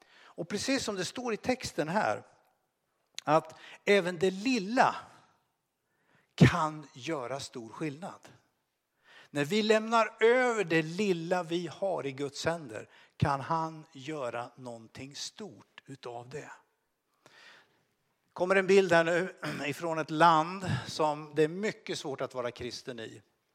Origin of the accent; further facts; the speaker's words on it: Örebro, Örebro County, Sweden; För er som inte känner mig så har jag växt upp, kan man säga, i Örebro.